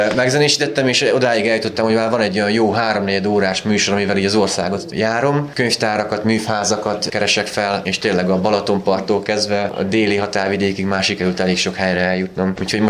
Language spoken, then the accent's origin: Hungarian; Hajdúnánás, Hajdú-Bihar, Hungary; 1979-ben születtem Hajdunáláson. Ott nevelkedtem fel szép családi körben.